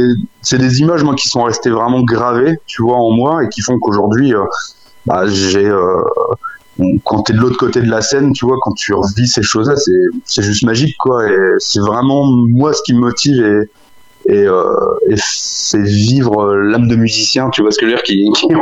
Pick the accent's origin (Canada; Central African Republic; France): France; northern France; on vient du nord de la France